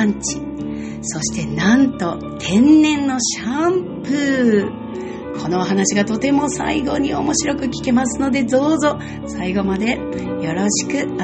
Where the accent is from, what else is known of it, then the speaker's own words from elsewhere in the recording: Nishinomiya, Hyogo, Japan; 先日久しぶりに生まれ育った町西宮を散歩しました